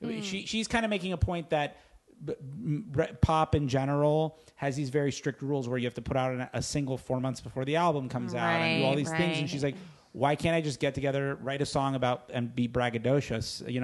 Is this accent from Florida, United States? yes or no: yes; Florida, United States; I grew up in a house where I had a single mother, who spoke Spanish, but also, like, we grew up in South Florida.